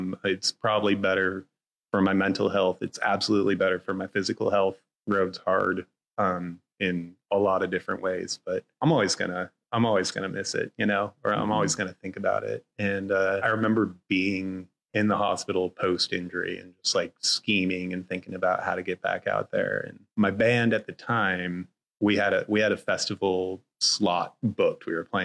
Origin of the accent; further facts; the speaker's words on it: Alaska, United States; I grew up in Alaska. I'd gone everywhere that has a road, you know